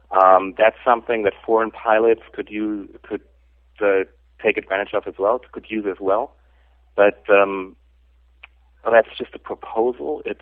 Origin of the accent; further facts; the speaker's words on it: Germany; For example, my home country, Germany, had a bilateral agreement with the U.S.